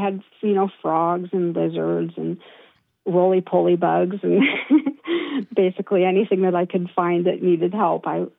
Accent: California, United States; Oh, I grew up pretty much all over California.

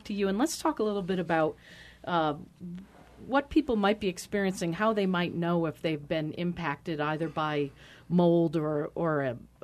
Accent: Northeast, United States; I grew up in the Northeast, and I experience mold all the time.

